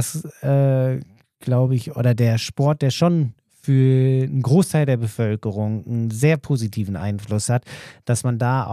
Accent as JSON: {"language": "German", "region": "Berlin", "country": "Germany", "said": "ich komme aus Berlin und hab mitten in der Stadt gewohnt"}